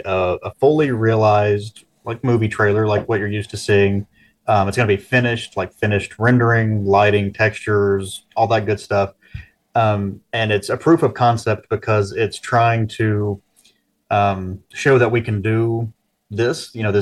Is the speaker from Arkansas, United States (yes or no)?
no; Virginia, United States; moved away as an adult; now in Vancouver, Canada; And I am not from Canada. I'm from Virginia, and so I didn't know anybody